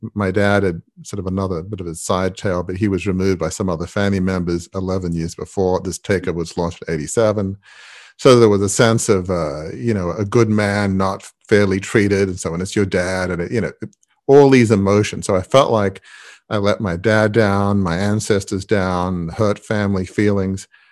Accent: Australia; So I'm from Australia, which is a pretty young country, but yeah, I grew up in a 150-year-old family media business

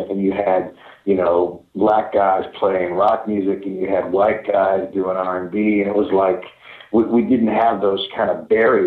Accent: Maplewood, Minnesota, United States; also born or lived in St. Paul; Born and raised in St. Paul, Minnesota. Actually, technically, we moved to the suburbs of St. Paul when I was in fourth grade, so I grew up in a little town called Maplewood.

